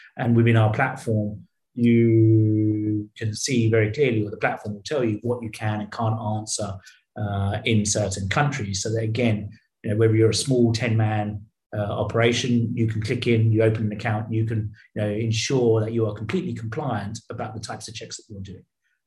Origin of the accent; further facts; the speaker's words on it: United Kingdom; now in Singapore; I'm obviously British, I live in Singapore, I've worked in the States and France and Spain, right?